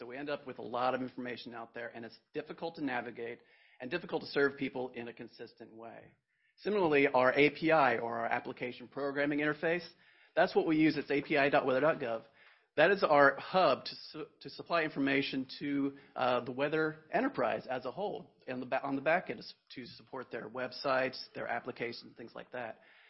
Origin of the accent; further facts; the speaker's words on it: Midwest, United States; So I'm from the Midwest, so I always pause a little bit when I say my correct name when someone maybe says it a little bit wrong.